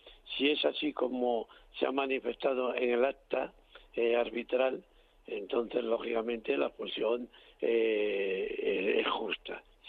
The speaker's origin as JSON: {"language": "Spanish", "country": "Spain", "said": "yo creo que como somos españoles nos valoramos de todo lo que tenemos."}